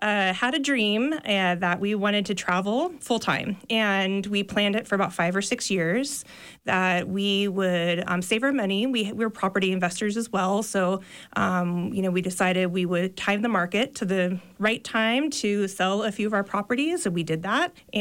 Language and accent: English; New Orleans, Louisiana, United States; I'm from New Orleans myself.